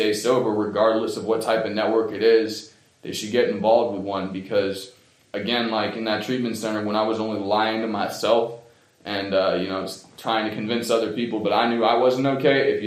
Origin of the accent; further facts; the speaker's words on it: Washington, District of Columbia, United States; And I'm from Washington, D.C., if you can't tell from my accent. I ain't a native Vermonter, but I've been coming up here since I was a little kid.